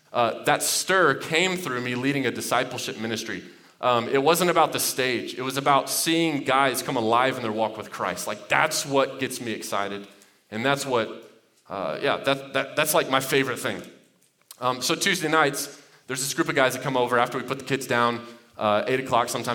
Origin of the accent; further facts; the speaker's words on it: Texas, United States; So I grew up in Texas, so in Texas, you study Spanish.